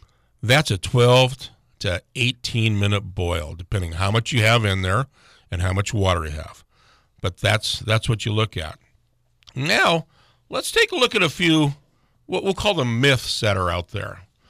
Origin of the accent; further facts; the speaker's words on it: Fairbanks, Alaska, United States; I'm an American. I'm an Alaskan. I'm a Fairbankson.